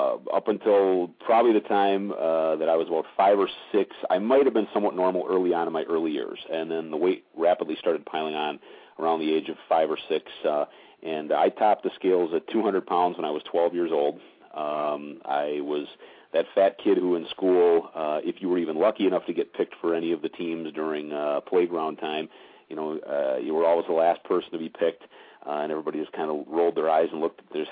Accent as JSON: {"language": "English", "town": "Milwaukee", "region": "Wisconsin", "country": "United States", "tie": "born or raised there", "said": "Oh, yeah, my entire life. That is correct. Growing up in Beertown, USA, home of cheese and bratwurst"}